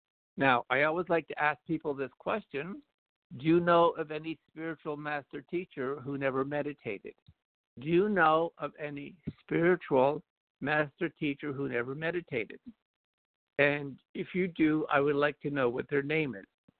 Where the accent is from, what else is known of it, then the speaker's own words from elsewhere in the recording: Canada; Now, I just have to tell you that because I'm a Canadian, eh?